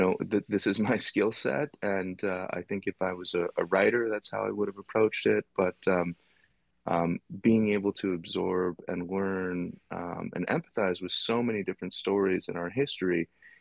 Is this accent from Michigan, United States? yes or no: no; Boston, Massachusetts, United States; even growing up in Boston, I surely would have heard about this.